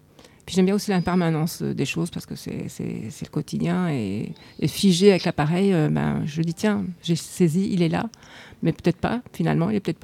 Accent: Lyon, Auvergne-Rhône-Alpes, France; quand j'étais sur Lyon, parce que normalement je suis lyonnaise

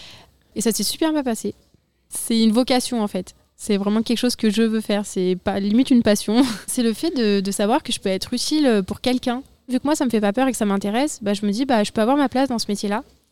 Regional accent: Tain-l'Hermitage, Auvergne-Rhône-Alpes, France; Je viens de Tain-l'Hermitage. J'ai 18 ans

